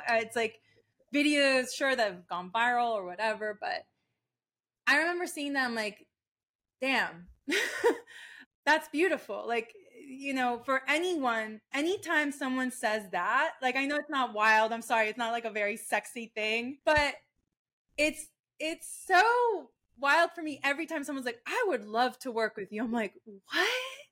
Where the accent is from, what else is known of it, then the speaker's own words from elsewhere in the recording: Florida, United States; I grew up in Florida, and Florida is Floriding right now.